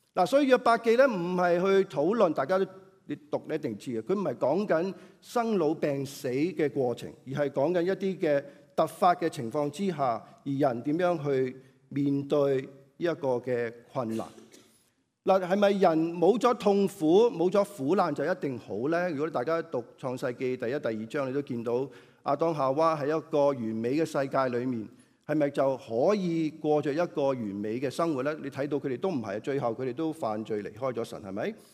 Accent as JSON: {"language": "Cantonese", "country": "China", "said": "依個係我哋中國人好多千年以來我哋都係咁樣諗嘢嘅"}